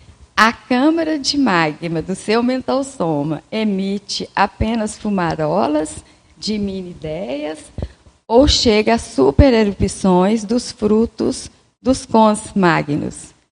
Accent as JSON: {"language": "Portuguese", "region": "Minas Gerais", "country": "Brazil", "said": "como boa mineira, né, ficamos todos ali, o que é isso, como é?"}